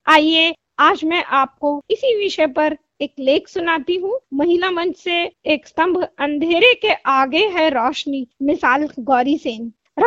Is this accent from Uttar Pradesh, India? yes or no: yes; Lucknow, Uttar Pradesh, India; मैं मूलतः लखनऊ की रहने वाली हूँ।